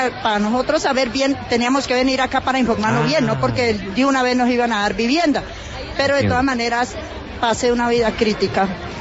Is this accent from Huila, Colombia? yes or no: no; Florencia, Caquetá, Colombia; De Florencia, Caquetá.